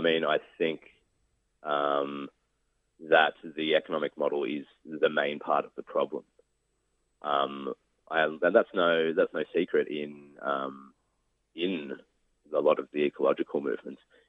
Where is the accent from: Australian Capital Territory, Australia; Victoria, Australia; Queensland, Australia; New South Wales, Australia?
New South Wales, Australia; Newcastle; I'm from Newcastle. I live in the biggest coal port in the world.